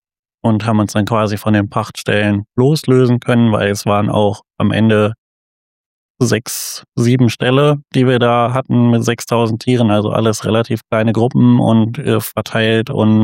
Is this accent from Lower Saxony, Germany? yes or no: no; North Rhine-Westphalia, Germany; Ich komme aus der Nähe von Bielefeld, zwischen Detmold und Bielefeld in NRW.